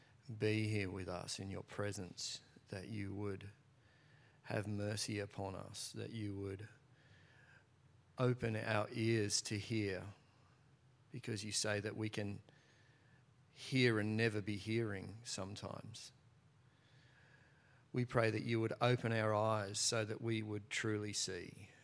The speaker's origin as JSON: {"language": "English", "country": "Australia", "said": "I'm an Aussie."}